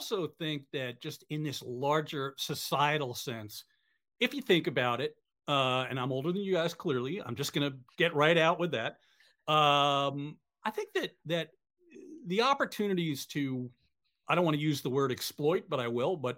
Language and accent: English; New York, United States; I grew up in the New York area, let's face it.